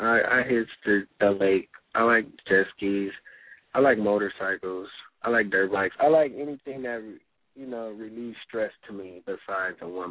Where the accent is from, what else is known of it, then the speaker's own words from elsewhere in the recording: Compton, California, United States; Growing up in Compton, it's hard to grow old, you know.